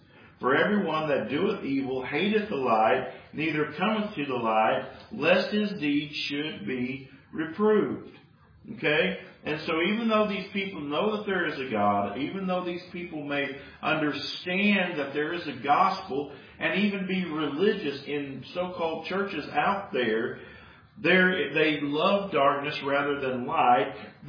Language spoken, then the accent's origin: English; United States; other countries will call us Christians because we're from America, okay?